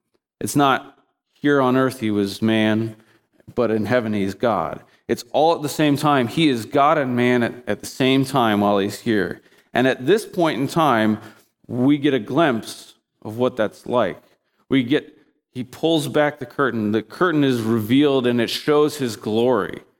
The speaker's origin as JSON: {"language": "English", "region": "Indiana", "country": "United States", "tie": "born or raised there", "said": "I remember being growing up in Indiana during the winter"}